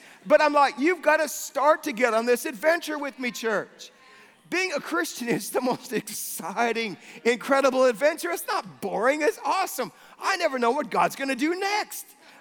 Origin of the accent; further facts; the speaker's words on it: United States; now in Bradford, United Kingdom; I'm from good old, you know, sunny Bradford, VIA America.